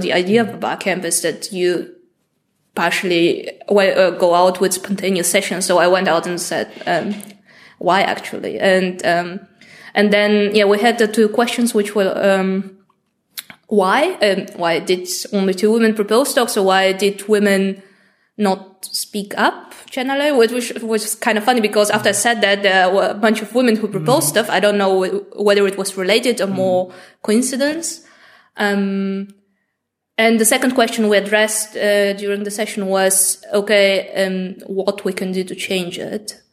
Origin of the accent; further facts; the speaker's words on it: Bulgaria; I come from Bulgaria.